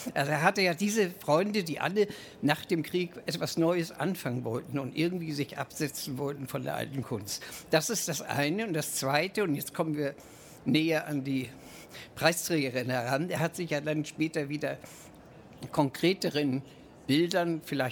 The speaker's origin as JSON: {"language": "German", "region": "Hamburg", "country": "Germany", "said": "Und wir als Hamburger haben natürlich diese Szene sehr im Auge gehabt"}